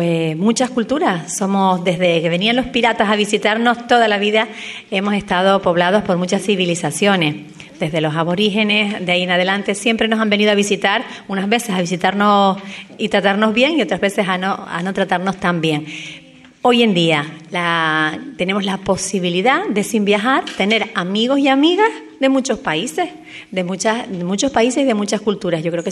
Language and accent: Spanish; Arrecife, Canary Islands, Spain; Ya tenemos un resumen de mi vida, ¿no? Soy de Arrecife